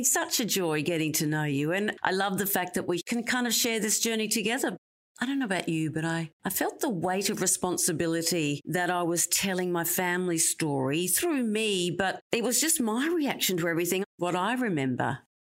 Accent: Brisbane, Queensland, Australia; So you spend a lot of time in Brisbane? That's my hometown.

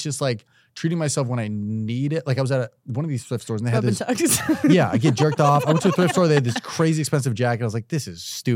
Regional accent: California, United States; also born or lived in Illinois; I was born in Illinois for 2 years, mm-hmm. moved out, and then all Southern California.

